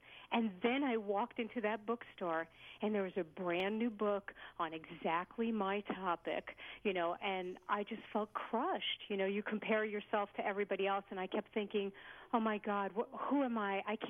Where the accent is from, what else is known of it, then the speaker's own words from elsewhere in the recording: Brooklyn, New York, United States; But I grew up in Brooklyn, New York, and to Orthodox Jewish family